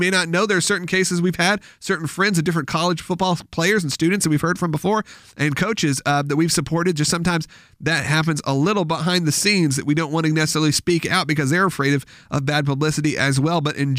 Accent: Atlanta, Georgia, United States; My home state originally. My home city. I was born in Atlanta.

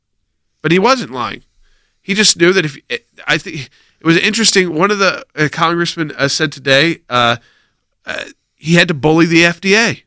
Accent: United States; that's the scariest thing to me as an American.

